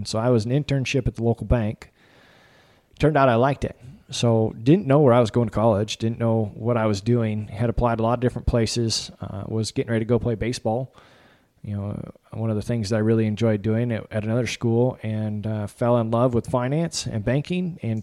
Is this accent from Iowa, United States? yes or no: yes; Iowa, United States; All right, about me. Yes, Northwest Iowa, Cherokee County. So if you're looking at the counties, it's 2 over and 3 down. Grew up there on a farrow to finish hog farm with corn and soybeans as the row crops.